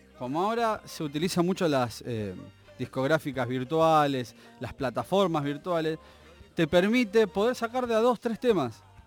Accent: Quilmes, Buenos Aires Province, Argentina; Nosotros somos de Quilmes.

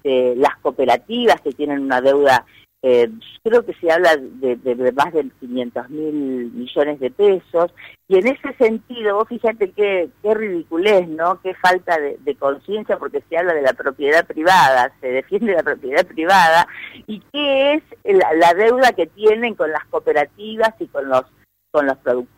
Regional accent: Wheelwright, Santa Fe, Argentina; yo, por ejemplo, vengo de un pueblo rural. Los pueblos rurales de donde vengo yo, por ejemplo, yo soy de la localidad de Wheelwright

